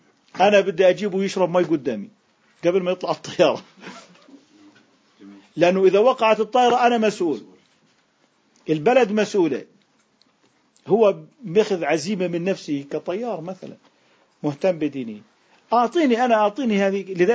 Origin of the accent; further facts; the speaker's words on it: Algeria; واللي حطينا إحنا التوقيتات إحنا اللي من الجزائر